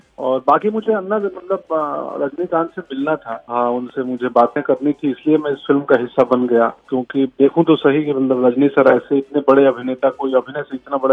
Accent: North India, India; उनको भी ये कंसर्न होती थी कि हम नॉर्थ इंडियन आदमी है

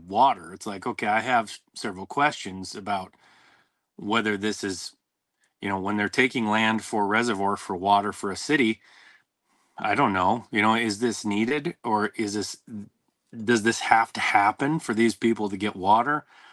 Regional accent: Montana, United States; born there; I was born in Montana, raised in some agriculture, managed a horse leasing company for 20 years.

